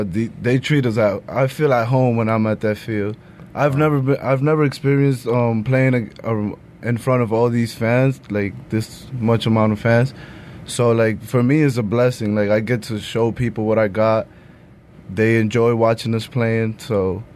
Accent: Manhattan, New York, United States; born there; I, on the other hand, was a Yankee fan because I was born in Manhattan.

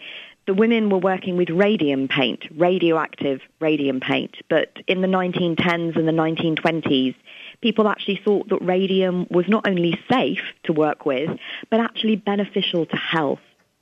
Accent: England, United Kingdom; accent: English; Well, yes, as you can tell, I'm from England, from my accent

